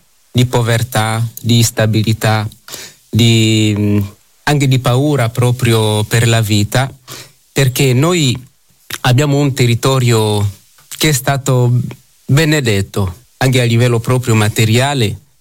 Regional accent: DR Congo; io vengo dal Congo, dalla Repubblica Democratica del Congo, vicino all'equatore, come l'hai accennato. Io abito a 5 chilometri dall'equatore nell'emisfero nord, quindi ogni settimana attraverso l'equatore.

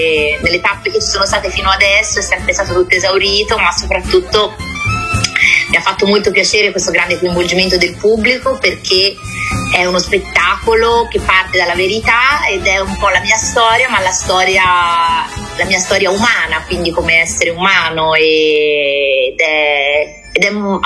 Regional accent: Campi Bisenzio, Tuscany, Italy; mi porto dietro da quando sono appunto cresciuta a Campi Bisenzio, quindi per sempre sarò una paesana, una provinciale

